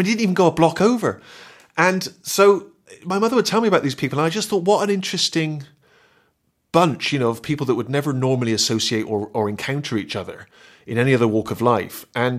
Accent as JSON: {"language": "English", "town": "Bristol", "region": "South West England", "country": "United Kingdom", "tie": "born or raised there", "said": "in my hometown of Bristol"}